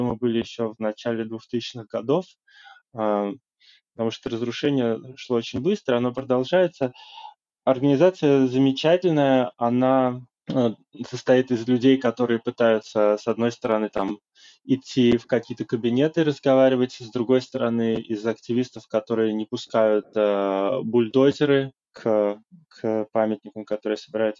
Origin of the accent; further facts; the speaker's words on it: Moscow, Russia; Я вырос в Москве, для меня это очень просто отличная история.